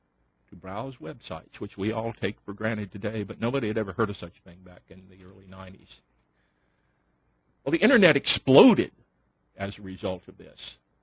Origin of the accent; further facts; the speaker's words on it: Alabama, United States; When I grew up in North Alabama, the newspaper, our local newspaper, was the Huntsville Times.